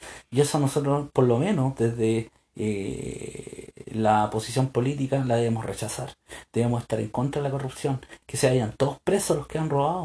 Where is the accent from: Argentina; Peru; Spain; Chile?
Chile; todos somos chilenos